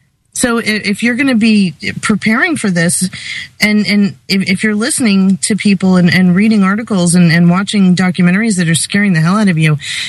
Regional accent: Florida, United States; I'm from Florida. Every year, for 6 months out of the year, we prepare for a hurricane

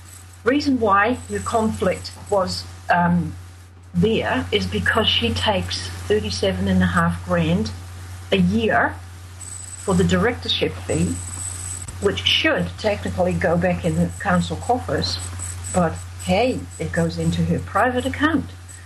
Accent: Netherlands; English is a second language; moved away; you'll have to excuse me because English is my second language. I came here in 1974 from the Netherlands.

